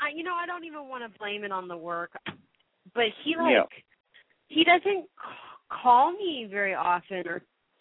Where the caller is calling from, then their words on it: Florida, United States; I'm calling from Florida.